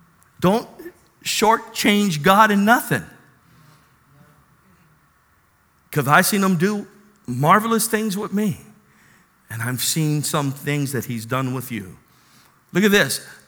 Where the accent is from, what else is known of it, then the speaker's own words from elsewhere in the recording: National City, California, United States; You know me, I grew up in National City. I all my friends, we all hung out at El Toyon Park.